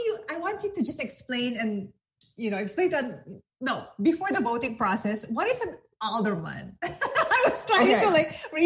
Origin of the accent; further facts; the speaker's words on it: Philippines; English is a second language; you know, I'm from the Philippines, I'm from Asia, I've never voted.